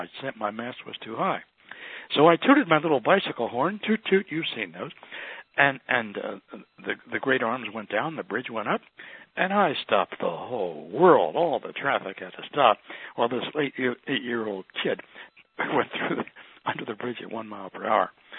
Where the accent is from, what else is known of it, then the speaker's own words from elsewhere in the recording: Ventnor, New Jersey, United States; also born or lived in Philadelphia; And we moved from Philadelphia to this little house near the Back Bay in Ventnor, New Jersey, near Atlantic City. So I'm a growing up little boy, you know, curious about everything.